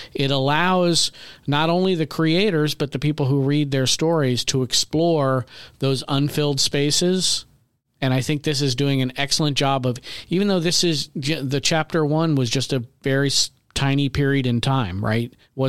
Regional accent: Australia; accent: Australian; First is Sam's Brooklyn accent is almost as good as my Australian accent.

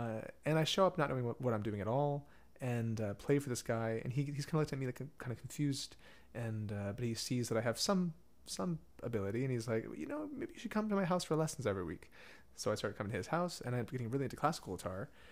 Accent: Madison, Wisconsin, United States; And in my hometown in Madison, they had an early music festival where they have lutes and Baroque guitars and stuff.

